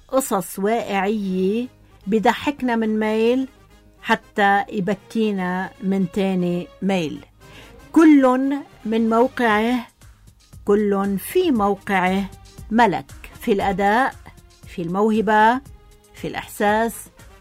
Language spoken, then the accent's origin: Arabic; Lebanon; ونحن كشعب لبناني